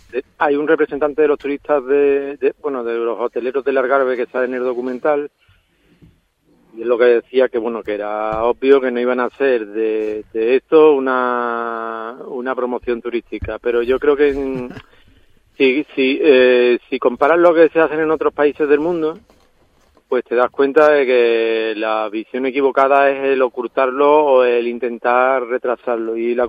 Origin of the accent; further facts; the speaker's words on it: Huelva, Andalusia, Spain; yo soy de Huelva